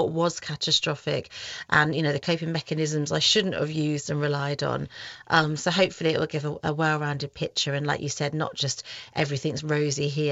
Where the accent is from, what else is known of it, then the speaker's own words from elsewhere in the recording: United Kingdom; as British people